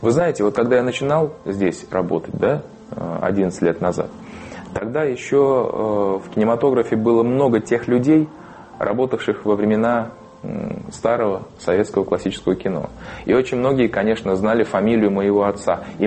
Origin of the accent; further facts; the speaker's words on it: Karshi, Qashqadaryo Region, Uzbekistan; also born or lived in Bishkek, Kyrgyzstan / Chardzhou, Turkmenistan / Tashkent, Uzbekistan; Я родился в Бишкеке. Большую часть своего раннего детства провел в Туркменистане, в Чаджоу. Подростковый возраст я прожил в Узбекистане, в Карши. Школу закончил в Быстровке. Вот. Студенческие годы мои прошли в Ташкенте.